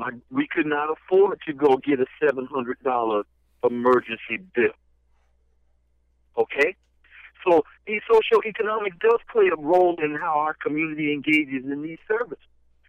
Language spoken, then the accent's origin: English; the South, United States; I grew up in the South. I didn't grow up. We didn't go to the doctor. Grandma fixed it.